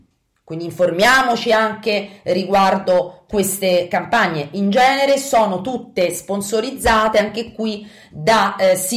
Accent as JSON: {"language": "Italian", "town": "Tagliacozzo", "region": "Abruzzo", "country": "Italy", "said": "Mi viene adesso immediatamente alla mente quello che il sindaco del mio paese abruzzese di Tagliacozzo ha proprio scritto nero su bianco"}